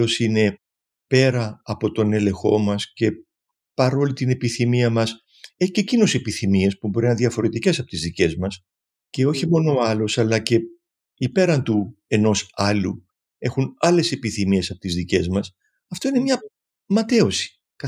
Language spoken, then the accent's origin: Greek; Athens, Attica, Greece; accent: Cypriot; Όντως δεν γεννήθηκε, όταν μεγάλωσα στην Αθήνα. Ακούγεται τραγουδιστή προφορά που οφείλεται στην καταγωγή μου, που είναι κυπριακή, όσο και δεν μιλάω κυπριακά, πάλι ακούγεται.